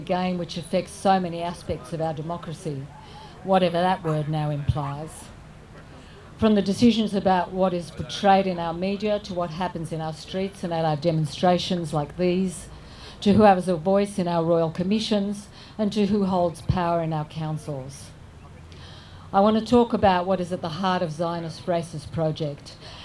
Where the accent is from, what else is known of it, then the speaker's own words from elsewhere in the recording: Australia; And as an Australian, I've seen how our government, regardless of party politics, has become hostage